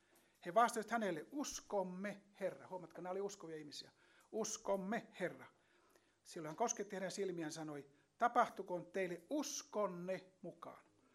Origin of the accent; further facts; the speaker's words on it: Ostrobothnia, Finland; moved away as an adult; now in Korso, Finland; Muistan, kun tulin tuonne Korsoon aikanaan Pohjanmaalta silloin, aloitin nuorena työntekijänä